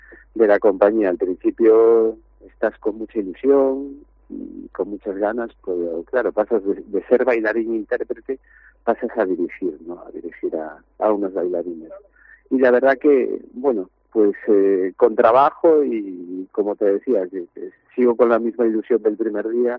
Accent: Ferrol, Galicia, Spain; Pues mira, yo soy de Ferrol, y yo empecé con muy pequeño, con 7, 8 años empecé

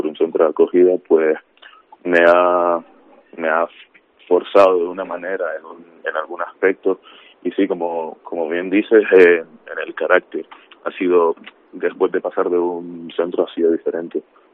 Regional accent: Canary Islands, Spain; Sí, canario.

